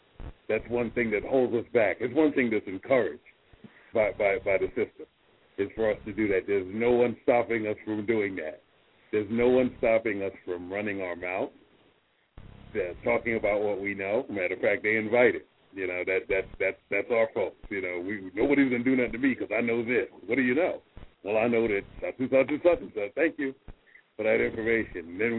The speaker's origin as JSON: {"language": "English", "town": "Harlem", "region": "New York", "country": "United States", "tie": "born or raised there", "said": "Yeah, I grew up in Harlem, surrounded by four people, myself four, everybody around me four."}